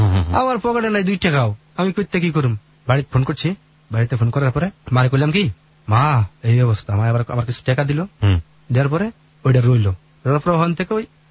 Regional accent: Manikganj, Dhaka Division, Bangladesh; চাকরিটা হওয়ার পরে আমি যেখান থেকে আসছি মানিকগঞ্জ ঠিক আছে, মানিকগঞ্জে আমারে ট্রান্সফার করা হয়।

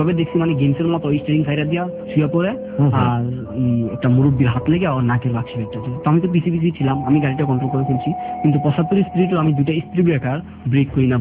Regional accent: Comilla, Chittagong Division, Bangladesh; India আমাদের Comilla border side

